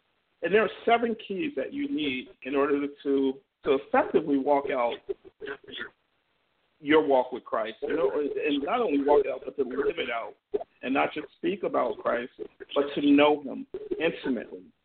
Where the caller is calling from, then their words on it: Wayne, New Jersey, United States; And I'm calling in from Calvary Temple, Wayne, New Jersey.